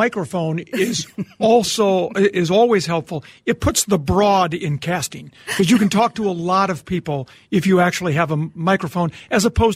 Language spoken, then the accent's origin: English; Edina, Minnesota, United States; And I'm from Edina.